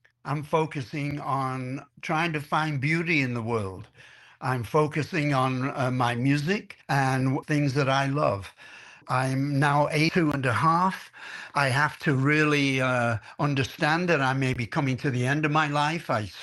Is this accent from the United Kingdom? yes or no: yes; England, United Kingdom; moved away; I came from England, which we shall say was gray. And I entered a world that was technicolor, and it was full of sunshine.